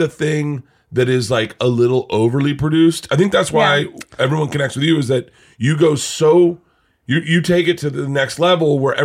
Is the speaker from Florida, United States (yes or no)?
yes; Florida, United States; But I think because I grew up in Florida, I am broken.